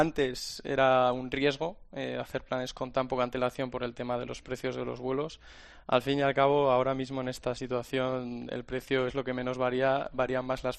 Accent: Madrid, Community of Madrid, Spain; now in Brussels, Belgium; Yo soy de Madrid.

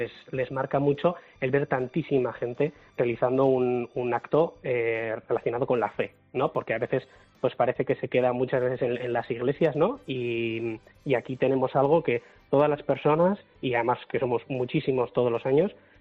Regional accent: Navarre, Spain; como navarros, pues desde luego nuestro patrón

